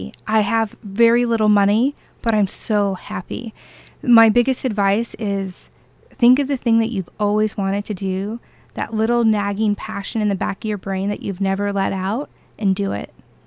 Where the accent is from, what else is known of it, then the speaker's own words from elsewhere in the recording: Tucson, Arizona, United States; born there; My hometown, I'm born in Tucson. All my friends and family are in Phoenix. So I am a West Coast girl.